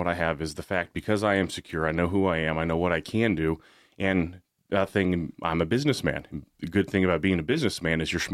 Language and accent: English; Anchor Point, Alaska, United States; I grew up in Anchor Point, had the opportunity to go play football in the Big Ten in Chicago.